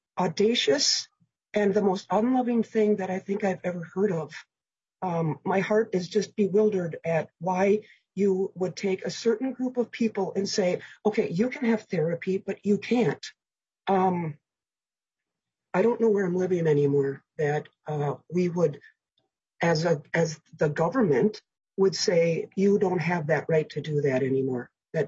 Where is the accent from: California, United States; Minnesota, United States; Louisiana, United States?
Minnesota, United States; Stillwater; I'm from Stillwater, Minnesota.